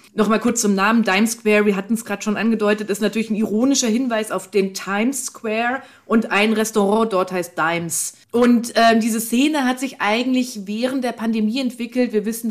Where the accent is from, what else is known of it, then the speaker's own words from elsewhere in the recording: Frankfurt, Hesse, Germany; er ist aus Frankfurt, aus meiner Heimatstadt.